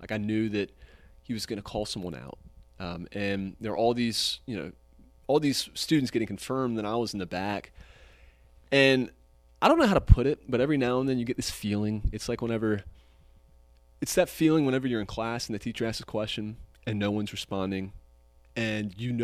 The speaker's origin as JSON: {"language": "English", "town": "Greenville", "region": "South Carolina", "country": "United States", "tie": "born or raised there", "said": "I'm from Greenville, South Carolina, which is in the foothills of upstate South Carolina. It's in the northwest part of the state, up near Clemson University, right between North Carolina and Georgia. I was born there. I've grown up there."}